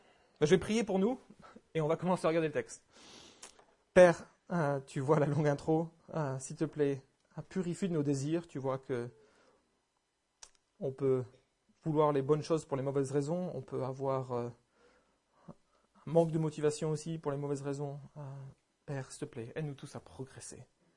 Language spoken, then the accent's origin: French; Hauts-de-France, France; Moi, j'ai grandi dans le Nord-Pas-de-Calais